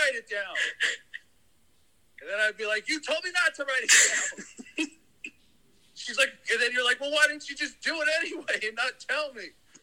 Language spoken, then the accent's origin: English; Michigan, United States; I was born and raised in Michigan for 25 years.